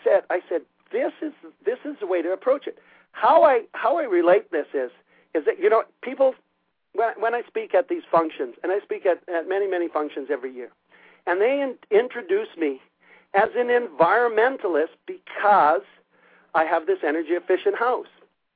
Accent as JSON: {"language": "English", "country": "Canada", "said": "because I'm from Canada"}